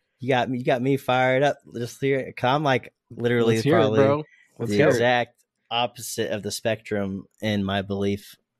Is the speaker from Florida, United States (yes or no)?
yes; Florida, United States; at least since we're both from Florida. I've noticed when I was growing up, hurricane season, you know, that's just part of life in Florida.